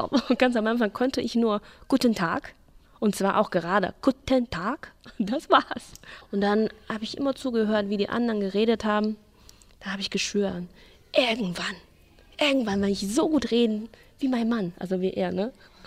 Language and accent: German; Xi'an, Shaanxi, China; German is a second language; now in Germany; Ich komme aus China, aus Stadt Xi'an. Das ist eine Kaiserstadt, sehr, sehr alt.